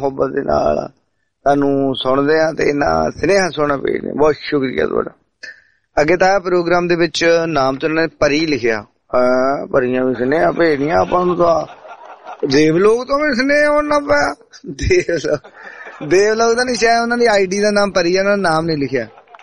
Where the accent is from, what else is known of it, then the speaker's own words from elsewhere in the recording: Tashpur, Punjab, India; ਅਸੀਂ ਵੀ ਸੁਲਤਾਨਪੁਰ ਲੋਧੀ ਤੋਂ ਹੀ ਆ। ਸਾਡਾ ਪਿੰਡ ਤਾਸ਼ਪੁਰ ਆ